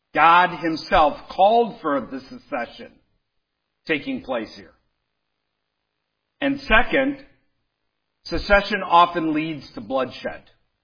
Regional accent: Detroit, Michigan, United States; I grew up amongst leftists in Detroit. I know exactly how they think.

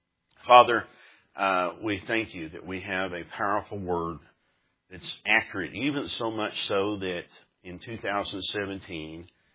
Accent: Slaton, Texas, United States; I spent part of my days growing up in West Texas. And in Slayton, Texas, which is 16 miles south of Lubbock, there's nothing out there but flat cotton fields.

